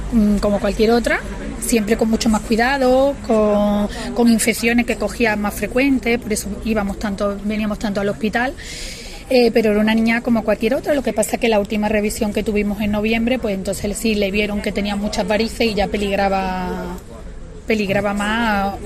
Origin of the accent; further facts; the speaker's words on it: Málaga, Andalusia, Spain; porque venimos de Málaga